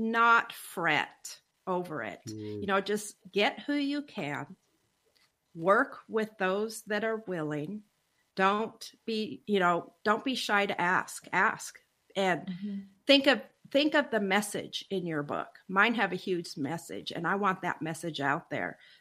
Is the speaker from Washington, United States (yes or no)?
yes; Spokane, Washington, United States; also born or lived in Colville; that's where I was actually okay. born. I was raised in Spokane.